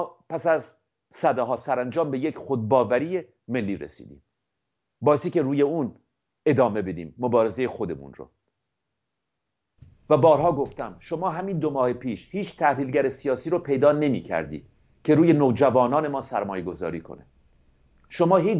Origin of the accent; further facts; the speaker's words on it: Iran; الان با سربلندی میگیم که من ایرانی هستم.